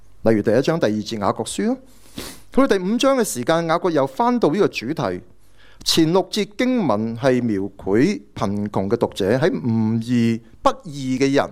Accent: Hong Kong; 有时我们香港人，我们都会有时候有些不舒服，撞亲淤了少少，可能都会搽啲铁打酒

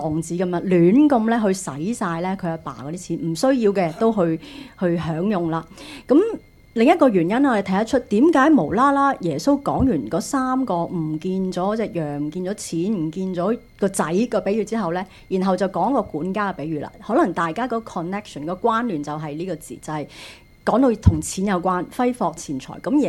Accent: Hong Kong; 咁锄地我哋香港人都唔想做啦

